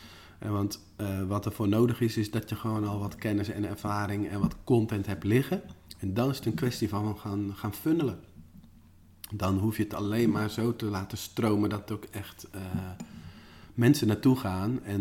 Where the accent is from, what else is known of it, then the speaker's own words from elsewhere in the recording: Netherlands; And this Dutchie lives near the windmills.